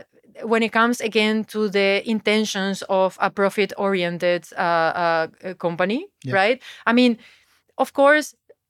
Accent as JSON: {"language": "English", "country": "Paraguay", "said": "because I'm originally from South America and from Paraguay"}